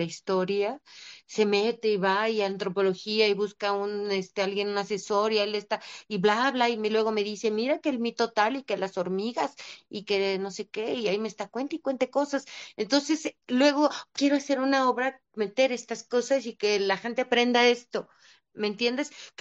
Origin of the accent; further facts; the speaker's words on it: Mexico; sobre la defensa de nuestra identidad, que somos mexicanos, que tenemos un origen